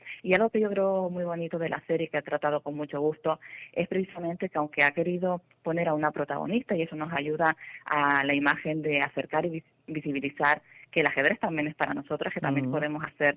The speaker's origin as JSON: {"language": "Spanish", "region": "Canary Islands", "country": "Spain", "said": "Tengo que decir que, bueno, procedo de Canarias, especialmente Gran Canaria."}